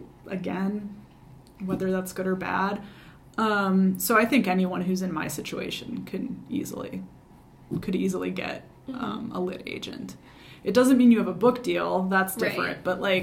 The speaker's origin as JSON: {"language": "English", "town": "Madison", "region": "Wisconsin", "country": "United States", "tie": "born or raised there", "said": "'Cause I've felt for a long time that, especially here in my hometown, in my home state, I'm very undervalued. It seems like people like my work and like what I do and seem to value me outside of Wisconsin"}